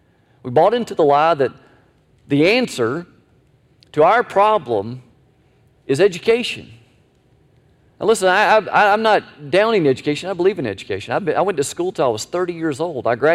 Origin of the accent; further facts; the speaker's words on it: Tallahassee, Florida, United States; also born or lived in Jacksonville / New York; I was born in Jacksonville, Florida, lived for a short time in New York, grew up in Tallahassee, and have called this home for nearly 27 years